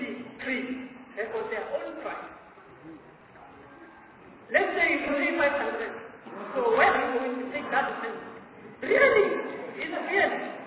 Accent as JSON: {"language": "English", "region": "Limpopo", "country": "South Africa", "said": "from Limpopo, Palau."}